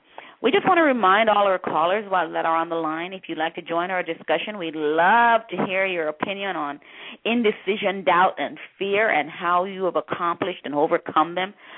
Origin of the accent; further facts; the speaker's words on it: Jamaica; growing up in Jamaica, when anybody died, it was always a big celebration.